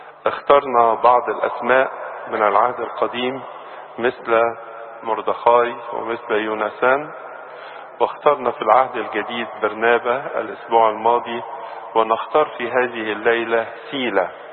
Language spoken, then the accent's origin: Arabic; Egypt; في البداية بحب نعزي أنفسنا كمصريين في شهدائنا الذين يقدمون حياتهم من أجل الوطن.